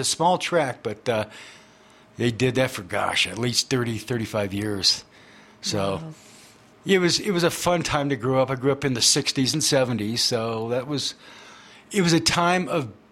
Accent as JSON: {"language": "English", "town": "Wheat Ridge", "region": "Colorado", "country": "United States", "tie": "born or raised there", "said": "I was a Wheat Ridge kid. I grew up in Wheat Ridge, which was nice, kind of right on the border of Wheat Ridge, North Denver."}